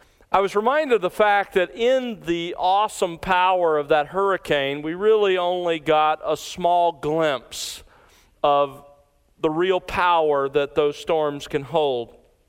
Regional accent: Mobile, Alabama, United States; born or raised there

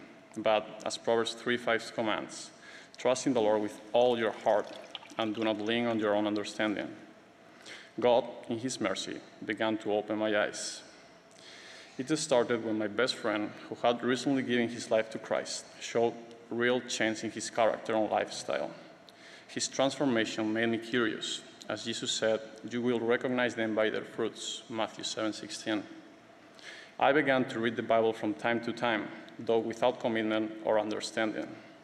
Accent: Spain; I was born in Spain and raised in a small town in the north of the country. I grew up in a close-knit and loving family, immersed in a Roman Catholic culture, baptized as a baby

